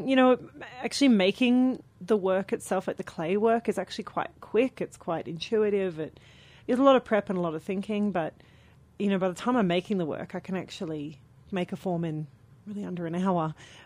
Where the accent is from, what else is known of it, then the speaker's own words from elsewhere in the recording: Australia; Yeah. Yeah. I'm from the Southeast.